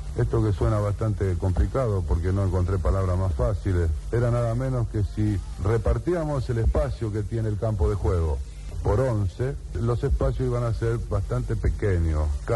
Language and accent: Spanish; Argentina; Pero pienso que la suerte mayor es de haber luchado permanentemente en la defensa de las características del fútbol argentino y, por qué no, rioplatense. Mi país pasó una larga historia de frustraciones